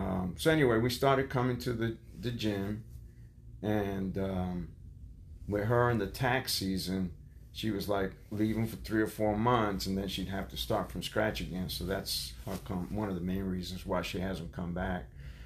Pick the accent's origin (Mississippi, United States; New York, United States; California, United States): New York, United States; I grew up in New York in the Bronx amongst other Puerto Ricans, and … was a common name. But then when we moved into an Italian neighborhood … a girl's name